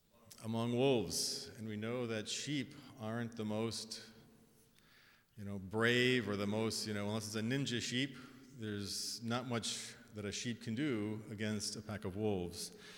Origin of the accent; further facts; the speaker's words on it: United States; I think just being an American, you know, being an American is what?